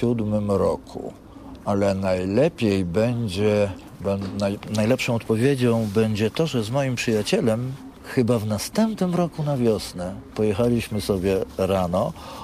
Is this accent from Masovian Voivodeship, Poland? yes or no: yes; Warsaw, Masovian Voivodeship, Poland; bo on z Konina, ja z Warszawy